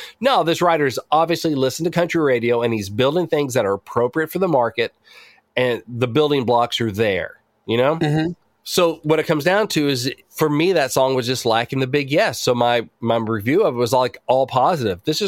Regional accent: Batesville, Arkansas, United States; if you grew up where I grew up in Batesville, Arkansas, the going was the only place to go.

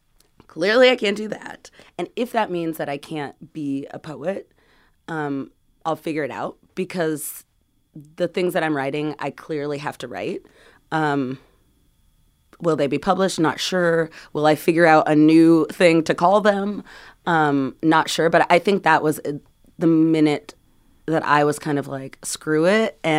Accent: California, United States; You know, I grew up in California, and we're reading Robert Frost, and I'm like, I've never seen snow.

